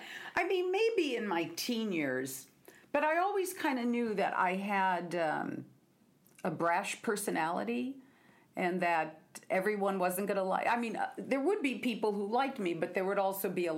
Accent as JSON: {"language": "English", "town": "Seattle", "region": "Washington", "country": "United States", "said": "You know, I'm from Seattle."}